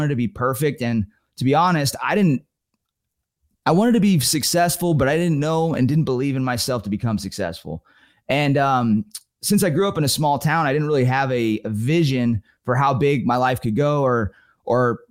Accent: California, United States; So I grew up in Northern California hunting bear with my dad.

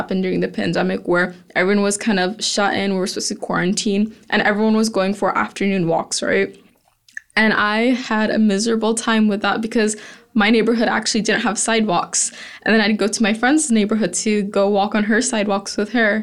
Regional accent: Houston, Texas, United States; growing up in Houston, where oil and gas is so huge, also really inspired me as well

